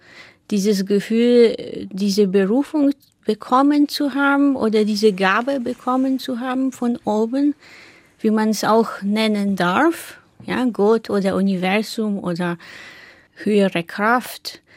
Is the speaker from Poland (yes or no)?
yes; Warsaw, Masovian Voivodeship, Poland; moved away as an adult; Ich bin in Warschau geboren und auch dort aufgewachsen, bis zum 19. Lebensjahr.